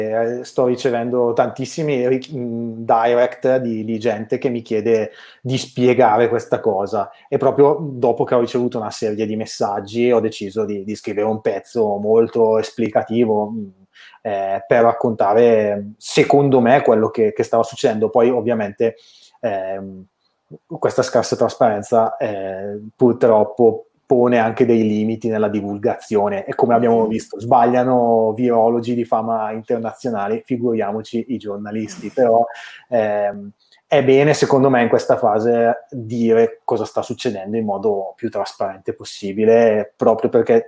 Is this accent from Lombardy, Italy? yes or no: yes; Bergamo, Lombardy, Italy; questo fa molto male da bergamasco, lo dico